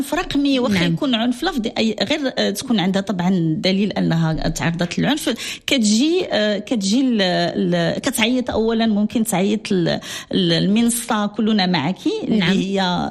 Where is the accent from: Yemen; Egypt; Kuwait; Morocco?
Morocco; Casablanca, Casablanca-Settat; يعني من الدار البيضاء وخلقت في الوداد، ولكن بنت الدار البيضاء، عائلتي من الدار البيضاء، كبرت في الدار البيضاء، قريت في الدار البيضاء